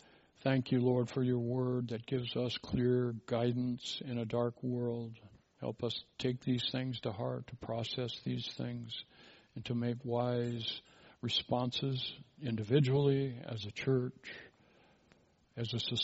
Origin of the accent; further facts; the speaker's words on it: Minnesota, United States; I'm from Minnesota.